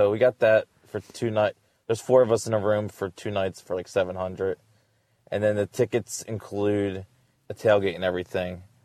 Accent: Pennsylvania, United States; I mean, I grew up in Bucks County. I grew up in the area.

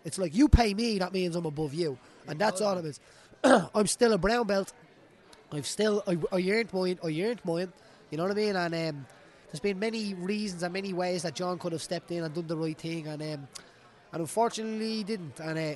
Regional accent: Dublin, Leinster, Ireland; We're all from Dublin. We're not stupid.

